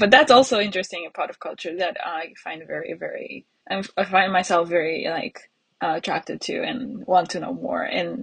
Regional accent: Bucharest, Romania; I come from Romania, from its capital, Bucharest. It's in Eastern Europe

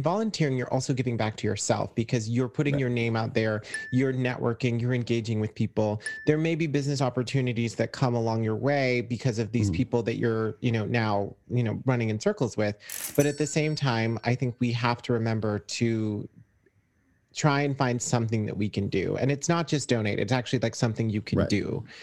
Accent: New York, United States; Being part of like New York is just like all over Drag Race, and I love it because I'm from New York and I love all those drag queens.

